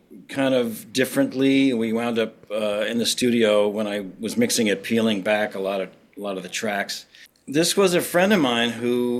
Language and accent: English; New York, United States; I was raised on Long Island, which is suburban in New York area.